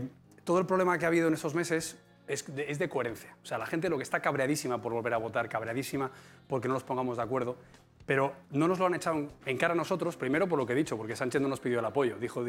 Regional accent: Palencia, Castile and León, Spain; como en mi ciudad natal, Palencia.

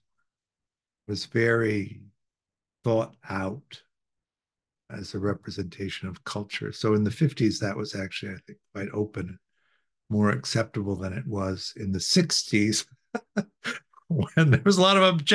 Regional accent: Evanston, Illinois, United States; In the town I grew up in Evanston, Illinois, the school systems, like they often are in the US, are based on property taxes.

